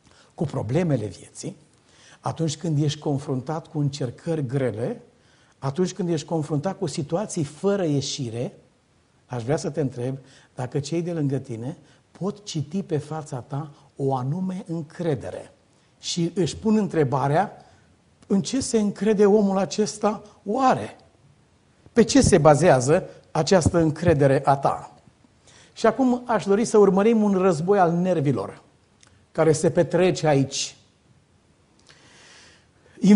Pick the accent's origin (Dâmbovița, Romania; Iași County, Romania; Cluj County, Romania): Dâmbovița, Romania; Târgoviște; când revăd orașul natal, Târgoviște